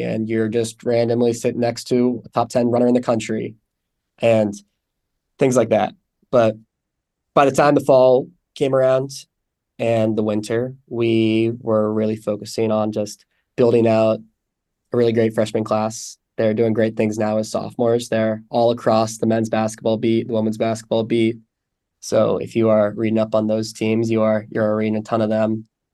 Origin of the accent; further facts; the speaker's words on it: California, United States; we didn't get a lot of great basketball growing up in the Bay Area.